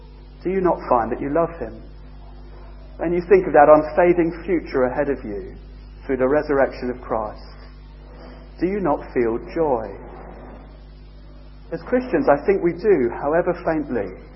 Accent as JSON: {"language": "English", "country": "United Kingdom", "said": "We're British, most of us, so talking about feelings and emotions is difficult for us."}